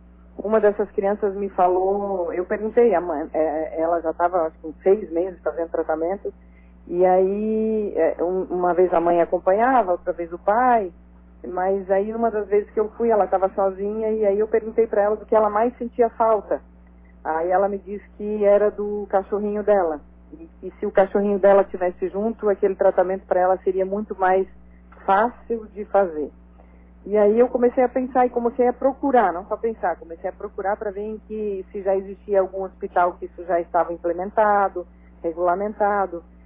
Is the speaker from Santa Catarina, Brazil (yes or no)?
yes; Santa Catarina, Brazil; now in Florianópolis, Brazil; como eu sou do Oeste, muitas pessoas do Oeste vêm fazer tratamentos de saúde aqui em Florianópolis